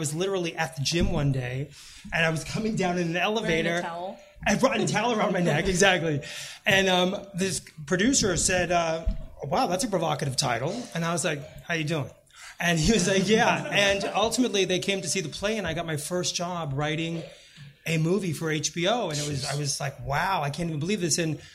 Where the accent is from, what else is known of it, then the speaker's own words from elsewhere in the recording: New York, United States; I lived in New York. I grew up in New York, and as a kid, I wanted to be an actor